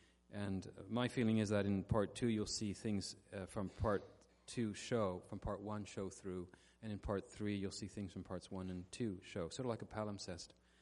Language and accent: English; Quebec, Canada; I grew up in the secular mainstream of Canada. From Quebec, I'm originally from Quebec, which is the most secular part of Canada and therefore likely the most secular part of North America